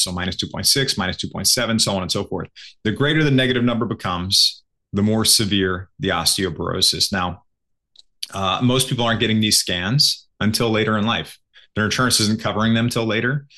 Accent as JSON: {"language": "English", "region": "Midwest", "country": "United States", "tie": "born or raised there", "said": "I grew up in the Midwest, right? Macaroni is a vegetable where I was growing up."}